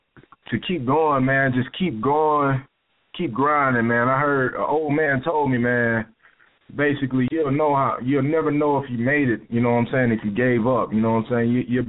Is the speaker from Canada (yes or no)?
no; Little Rock, Arkansas, United States; I'm from Little Rock, Arkansas, man. You know what I'm saying? I was raised in the hood, born in the hood, you know what I'm saying, 12th Street. And we come from the slums